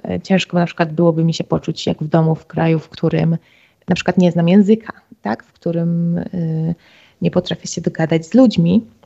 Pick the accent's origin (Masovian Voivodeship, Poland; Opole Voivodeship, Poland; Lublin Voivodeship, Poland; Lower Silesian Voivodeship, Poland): Lublin Voivodeship, Poland; Lublin; now in Australia; To jest moja rodzina, moje dzieciństwo, moje właśnie Lublin, studia, ale z drugiej strony ogromna część mojego życia to już jest Australia.